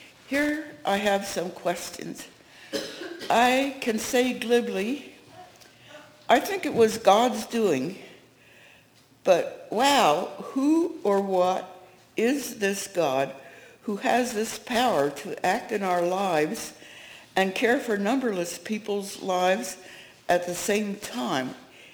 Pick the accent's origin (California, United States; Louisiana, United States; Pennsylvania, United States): Pennsylvania, United States; I grew up in Hereford Mennonite Church, a General Conference or New Mennonite Church in Valley, PA, separated by a small cemetery from the Old Mennonite Church across the way.